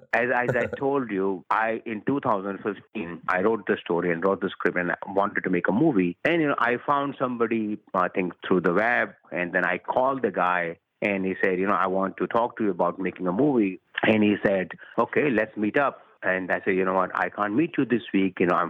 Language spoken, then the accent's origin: English; India; Yes, I was born and raised in India.